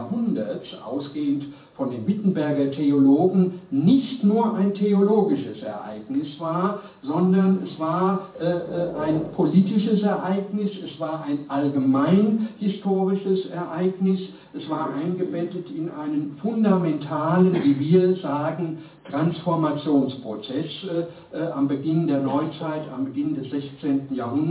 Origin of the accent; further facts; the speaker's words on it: Limburg an der Lahn, Hesse, Germany; In der Tat, ich komme aus Hessen, aber ich komme eigentlich aus Nassau. Um es genau zu sagen, Limburg an der Lahn müsste Ihnen ein Begriff sein, auch Bischofssitz, Sitz einer Diözese und so weiter. Das ist meine Heimat.